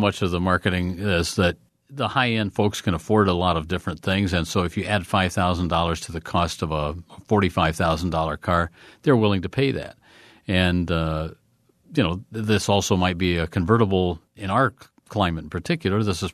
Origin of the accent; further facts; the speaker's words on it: Indianapolis, Indiana, United States; I'm from Indianapolis originally